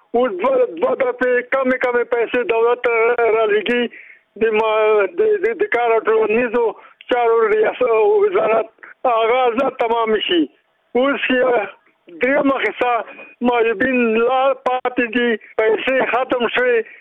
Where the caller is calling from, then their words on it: Khost, Afghanistan; زه د خوست څخه یو یوتن معیوب یم سره خبرې کوم.